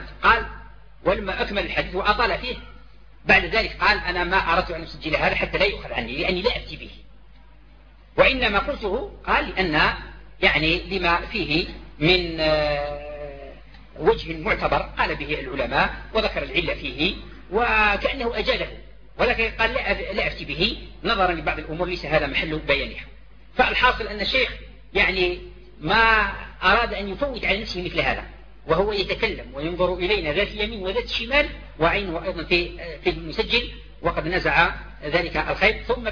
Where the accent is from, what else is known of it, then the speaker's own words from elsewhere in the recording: Algeria; ونحن دعاة من الجزائر وكذا